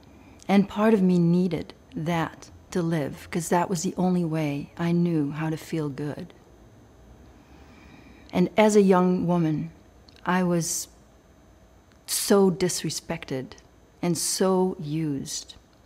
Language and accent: English; Belgium; I was raised in Belgium